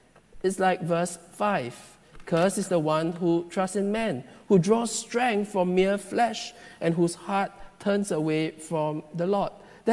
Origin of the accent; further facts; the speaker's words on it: Singapore; growing up in Singapore, you and I know what the success story is like.